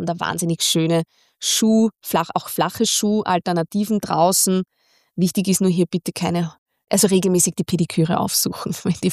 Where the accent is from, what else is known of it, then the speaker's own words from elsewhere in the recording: Baden, Lower Austria, Austria; Ich bin in Baden bei Wien aufgewachsen, in einem Umfeld, ja, in dem gutes Benehmen immer schon dazugehört haben.